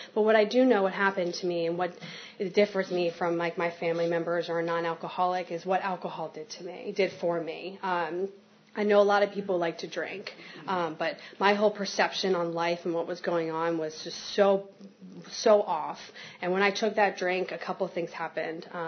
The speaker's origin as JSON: {"language": "English", "town": "Potomac", "region": "Maryland", "country": "United States", "tie": "born or raised there", "said": "So how I got here, I grew up in Potomac, Maryland, which is about an hour and a half from here."}